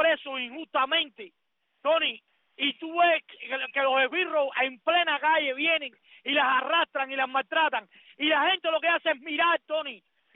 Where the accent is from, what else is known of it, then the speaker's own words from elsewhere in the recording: Cuba; Yo yo quiero mucho mi pueblo, yo me siento parte de ese pueblo, soy cubano